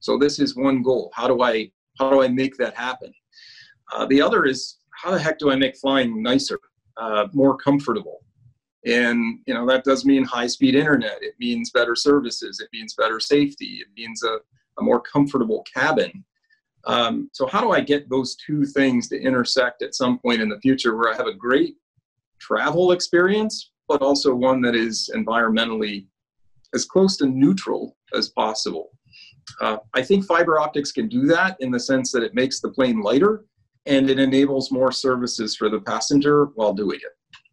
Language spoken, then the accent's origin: English; Cleveland, Ohio, United States; I'm born and raised in Cleveland, Ohio. Experienced a little of the United States, but came back home here